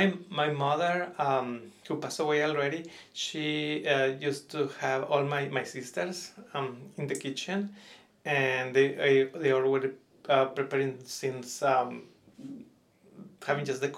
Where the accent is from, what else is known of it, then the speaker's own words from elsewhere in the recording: Aguascalientes, Mexico; now in Kingsville, United States; I am from Aguascalientes, Mexico, but I have been living here in Kingsville for almost 18 years.